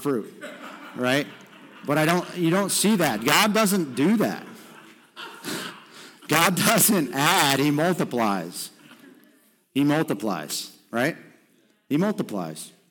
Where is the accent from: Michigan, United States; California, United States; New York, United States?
New York, United States; Stephentown; I grew up in Steventown, New York. That's about 45, 50 minutes away from here.